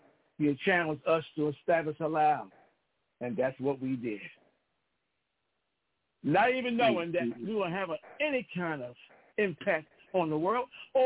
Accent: Newark, New Jersey, United States; But here I am from Newark, New Jersey, from the streets

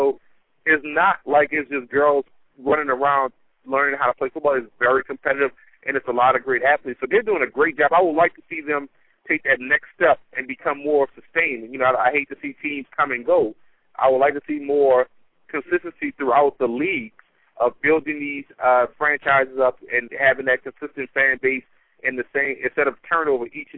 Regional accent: New Orleans, Louisiana, United States; Oh, nah, I'm born and raised in New Orleans. I wouldn't be able to go back home if I was something else other than the Saints fan.

